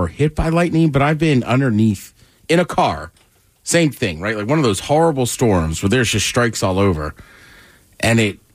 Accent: Maryland, United States; And I was like, all right, I'm from Maryland.

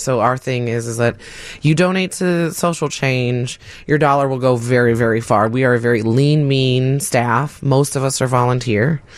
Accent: Chicago, Illinois, United States; I mean, obviously I'm Chicagoan and a little bit partial to Chicago

